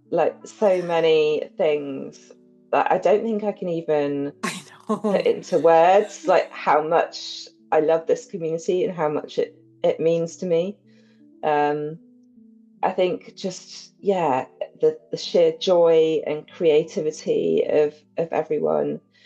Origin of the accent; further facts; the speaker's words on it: England, United Kingdom; I mean, she's from South Korea, I'm from England, never met before